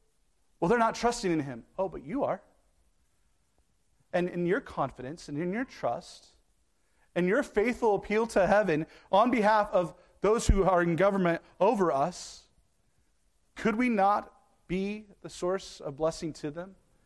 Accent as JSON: {"language": "English", "region": "Kansas", "country": "United States", "tie": "born or raised there", "said": "growing up in Kansas, this is how we said it, to every nook and cranny of the world?"}